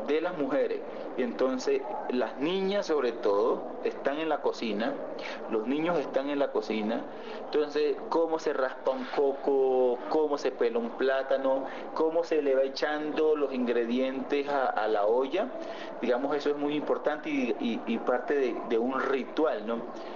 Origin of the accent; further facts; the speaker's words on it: Pacific region, Colombia; Y como yo vengo del Pacífico Sur, digamos, uno pudiera decir un encocao de pescado, ¿sí?